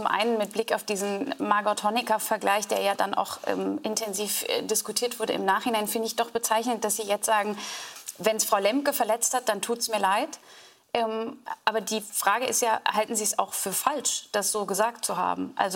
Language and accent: German; North Rhine-Westphalia, Germany; ich komme selbst aus dem Rheinland